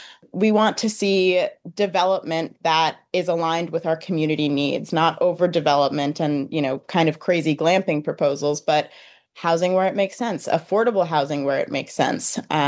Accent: New York, United States; I grew up here in the Catskills, grew up farming with my family

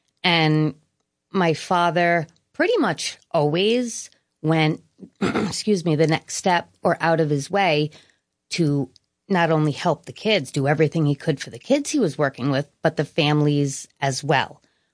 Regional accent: Queens, New York, United States

